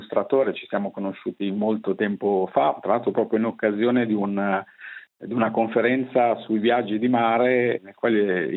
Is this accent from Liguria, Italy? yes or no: yes; Genoa, Liguria, Italy; Io sono di Genova